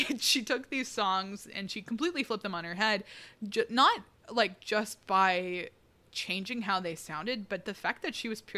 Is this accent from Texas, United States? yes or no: yes; Texas, United States; or at least maybe we know because we're from Texas.